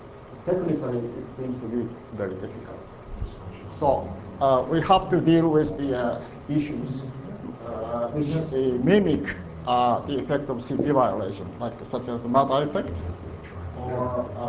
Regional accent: Brazil; English is a second language; So I'm come from Brazil.

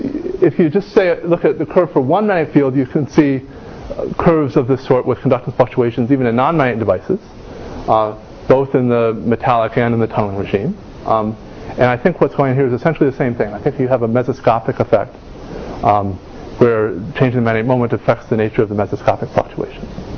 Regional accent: Kentucky, United States; I apologize for the pronunciation, but I'm from Kentucky

